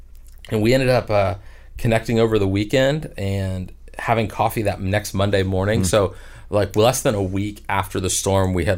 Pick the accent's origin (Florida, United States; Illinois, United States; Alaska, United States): Florida, United States; And I grew up in South Florida, so hurricanes were like a fact of life.